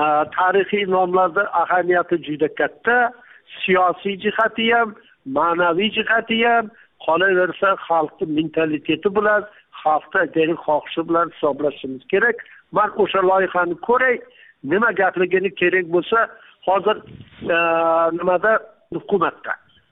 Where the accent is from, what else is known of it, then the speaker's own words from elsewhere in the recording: Jizzakh, Jizzakh Region, Uzbekistan; moved away; Mirzacho'l 49-yinchi yilda biz ko'chib kelganmiz Jizzaxdan, tog'lar orasidan, go'zal vodiydan to'qaylarni ichiga Mirzacho'l degan joyga ko'chib kelganmiz.